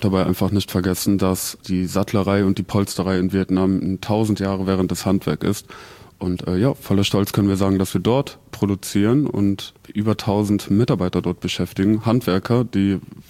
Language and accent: German; Germany; now in Zurich, Switzerland; Also ich komme ja aus Deutschland und ich glaube, so weit ist der Schweizer vom Deutschen nicht weg.